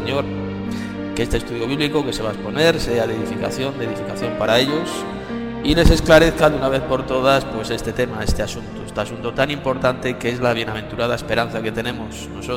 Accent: Madrid, Community of Madrid, Spain; Yo soy de Madrid, también aquí estamos en España.

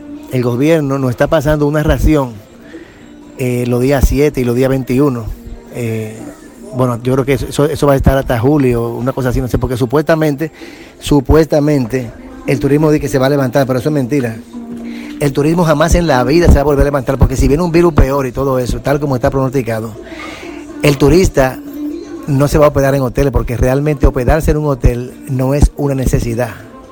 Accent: Dominican Republic; Y en el país, aquí donde yo vivo, donde yo soy, República Dominicana

